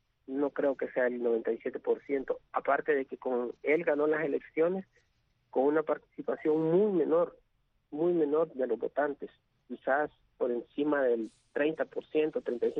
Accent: El Salvador; nosotros como salvadoreños lo que aspiramos es que en realidad se respeten los poderes del Estado

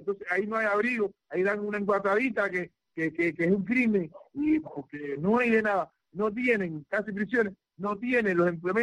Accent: Cuba; he dado paso al frente como un cubano y lo seguiré dando por la libertad del pueblo de Cuba.

